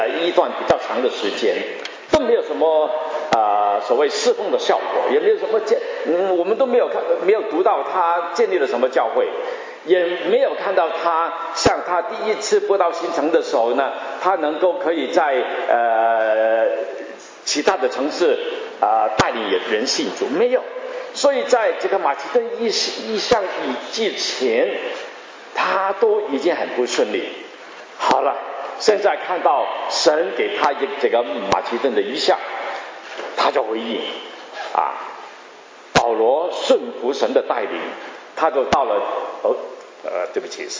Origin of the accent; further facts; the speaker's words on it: Hong Kong; now in Vancouver, Canada; 我在温哥华住了三十几年，我1984年从香港过来。